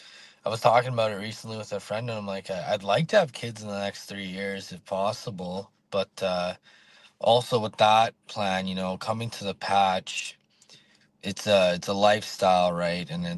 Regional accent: Vancouver, British Columbia, Canada; I grew up in Vancouver, BC, and it's an expensive city, right?

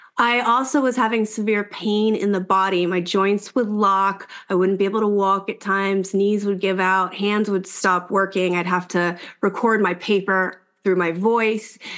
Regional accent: Maryland, United States; And so I'm from Maryland, and my parents still live there, and Hopkins is there and was the leading autoimmune research center.

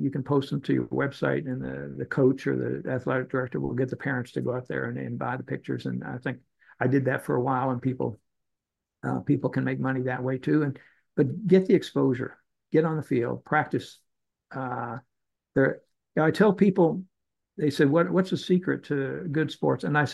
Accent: Dallas, Texas, United States; also born or lived in Canada; I grew up in Dallas after my family moved down here from Canada

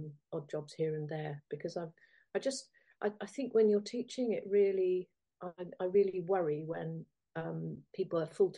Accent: Farnborough, South East England, United Kingdom; And so where I grew up in Farnborough, it was sand, basically, you know, totally the opposite.

